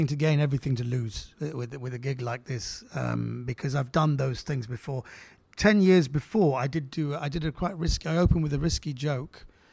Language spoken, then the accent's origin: English; United Kingdom; I was born and raised in the UK. I have Iranian heritage.